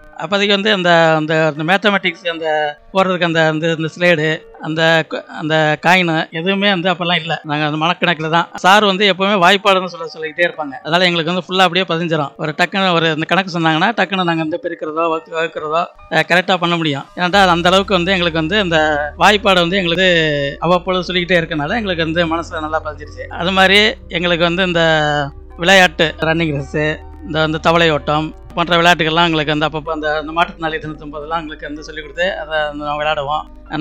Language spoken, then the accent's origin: Tamil; Manjan Vidudhi, Tamil Nadu, India; born there; எனது பிறப்பை பற்றி கூற வேண்டும் என்றால், நான் கடந்த 1969 புதுக்கோட்டை மாவட்டம் ஆலங்குடி வட்டம் மாஞ்சன் விடுதி என்ற கிராமத்தில் … தம்பதியினருக்கு முதல் மகனாக பிறந்தேன்.